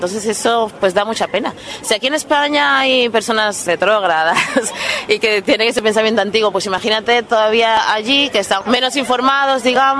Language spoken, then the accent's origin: Spanish; Dominican Republic; moved away; En mi país, en República Dominicana